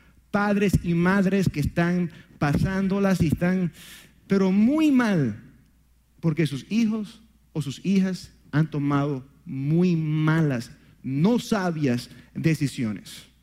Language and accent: Spanish; Venezuela; en aquellos años cuando me crié yo en Venezuela